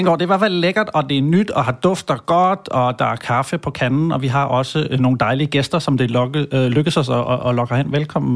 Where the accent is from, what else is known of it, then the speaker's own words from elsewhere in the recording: Capital Region of Denmark, Denmark; Altså, jeg kommer jo originalt ud fra Vestegnen